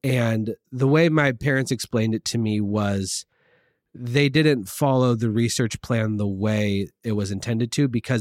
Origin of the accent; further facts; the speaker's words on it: Laguna Beach, California, United States; also born or lived in Aliso Viejo; I am originally born and raised, lived in Aliso Viejo, but did all my growing up here in Laguna Beach.